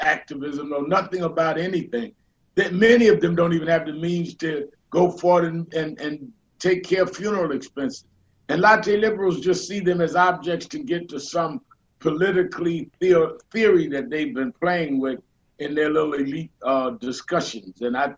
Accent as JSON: {"language": "English", "town": "Brooklyn", "region": "New York", "country": "United States", "tie": "born or raised there", "said": "when I was born and raised in Brooklyn, my parents were Republican."}